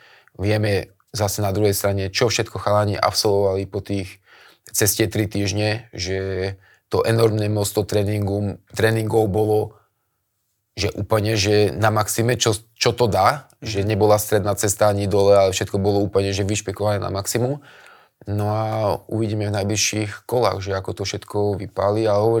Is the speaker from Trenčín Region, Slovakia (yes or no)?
yes; Trenčín, Trenčín Region, Slovakia; keďže som Trenčan a jednoducho ten trenčanský klub a bývam v tom meste a stále